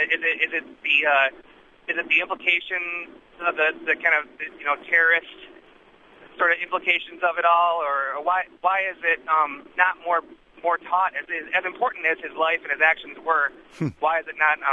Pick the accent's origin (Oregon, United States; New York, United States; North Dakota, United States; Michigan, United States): Michigan, United States; now in Nashville, United States; Hey, I grew up in Michigan. I now live in Nashville.